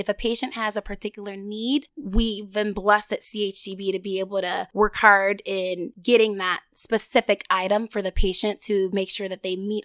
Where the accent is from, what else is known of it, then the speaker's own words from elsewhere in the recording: Buffalo, New York, United States; it's just truly been a blessing just to work there and serve my hometown, the community of Buffalo.